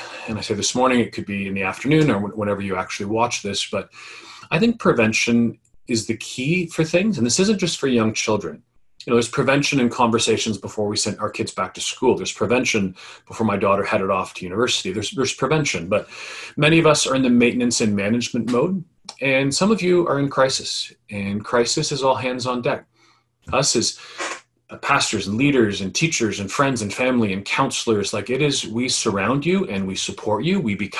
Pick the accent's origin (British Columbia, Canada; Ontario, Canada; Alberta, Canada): Ontario, Canada; Ajax; I come from Ajax. Ajax is about 45 minutes east of the city of Toronto.